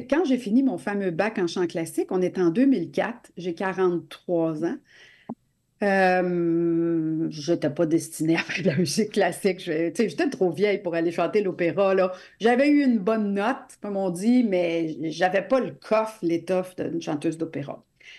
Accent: United States; first language English; French is a second language; also born or lived in Eastern Townships; j'ai écrit un album en anglais parce que moi, c'est ma langue. Mon père, j'ai grandi beaucoup aux États-Unis, puis tout ça, puis on parle anglais chez nous, puis tout ça. J'habitais des cantons de l'Est.

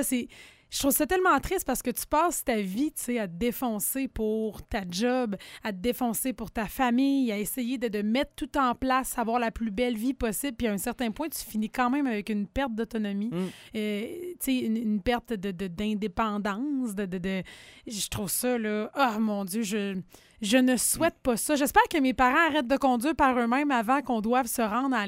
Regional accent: Gatineau, Quebec, Canada; born there; je suis née du côté de Gatineau, mais toute ma famille, là, c'est à Côte-Nord.

